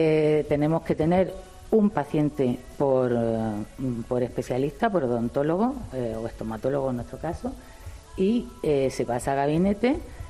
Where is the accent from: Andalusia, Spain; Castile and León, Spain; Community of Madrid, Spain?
Andalusia, Spain; Almería; yo soy de Almería, y a mí me recuerda a mi tierra